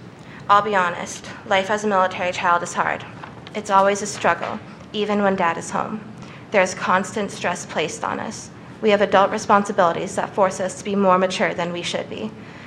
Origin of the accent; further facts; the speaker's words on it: North Dakota, United States; born there; also born or lived in Texas / Minnesota / Virginia / Georgia; I was born in North Dakota into a military household, ultimately making me a military child. We have moved to several different states, including Texas, Minnesota, Virginia, Georgia, and Alaska.